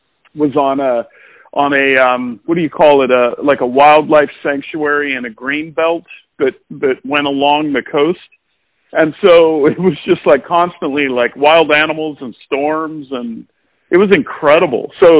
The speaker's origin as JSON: {"language": "English", "region": "Pacific Northwest", "country": "United States", "tie": "born or raised there", "said": "We grew up in the Pacific Northwest. This is made for you."}